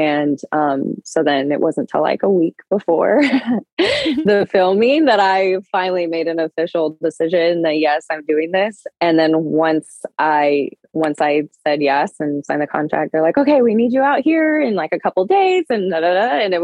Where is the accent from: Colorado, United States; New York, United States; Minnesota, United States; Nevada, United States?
Colorado, United States; also born or lived in California; It reminded me of Colorado a lot because that's where I grew up, though.